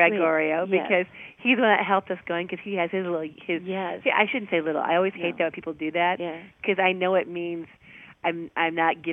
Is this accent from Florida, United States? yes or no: no; Illinois, United States; So, you know, we're from the Midwest in Illinois, 100 miles directly west of Chicago.